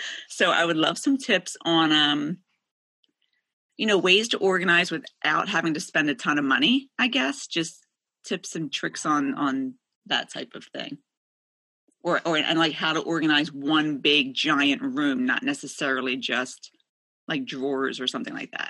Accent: Pennsylvania, United States; I'm also from Pennsylvania.

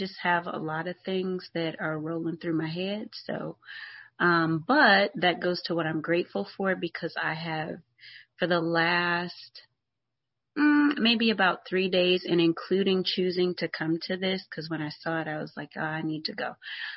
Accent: Youngstown, Ohio, United States; Hello everybody … from Youngstown, Ohio.

